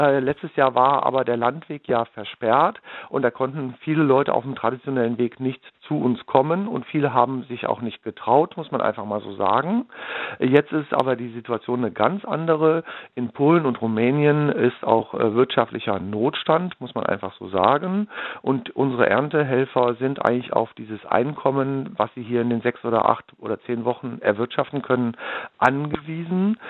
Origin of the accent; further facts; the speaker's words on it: Rhineland, Germany; now in Brandenburg, Germany; Ich persönlich bin eigentlich aus dem Rheinland, da gibt es den traditionell mit gekochtem Schinken, aber ich bin seit 25 Jahren in Brandenburg